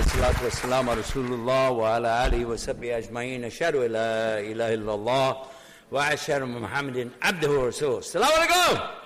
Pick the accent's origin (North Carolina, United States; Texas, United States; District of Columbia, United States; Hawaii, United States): Texas, United States; I'm from Texas.